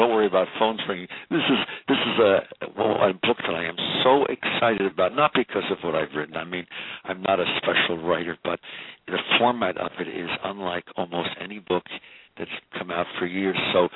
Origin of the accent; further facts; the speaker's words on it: Montclair, New Jersey, United States; born there; Do you know, I got to tell you, because my home base, I was born in Montclair, New Jersey.